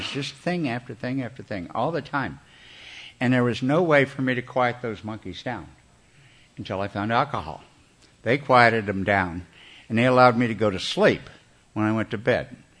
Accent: Mexican border, United States; moved away as an adult; even though I grew up on the Mexican border, I left home 5 days before my 18th birthday.

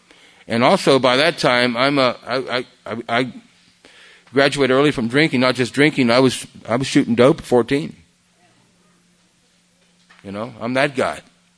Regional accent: Okinawa, Japan; now in United States; I was raised in the Orient. I was raised in Okinawa in Japan. And I come back to the States in the 60s

